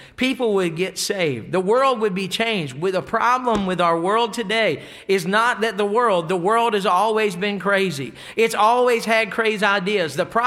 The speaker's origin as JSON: {"language": "English", "country": "United States", "said": "And as American as I am, and as red-blooded as I am, as a Christian"}